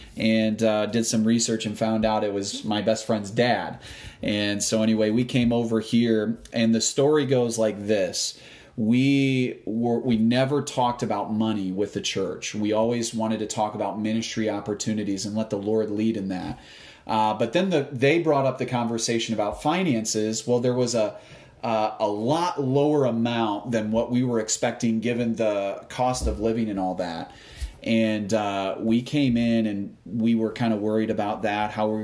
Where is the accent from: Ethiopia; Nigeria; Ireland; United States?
United States; Michigan; So a nutshell, I was born and raised in Michigan